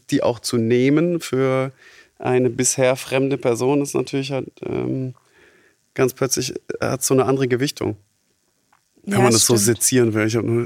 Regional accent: Baden-Württemberg, Germany; born there; now in Berlin, Germany; Ja, ich lebe in Berlin. Mhm. Und ja, ich bin auch Schwabe, aber ich bin auch nicht Schwabe, weil ich zwar hier geboren bin, aber meine Eltern, also ich bin trotzdem ein Neigschmeckter.

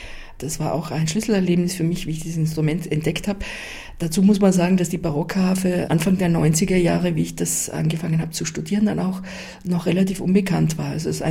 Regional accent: Graz, Styria, Austria; Nein, in Graz, in meiner Heimatstadt Graz, ja genau, ich komme aus Graz.

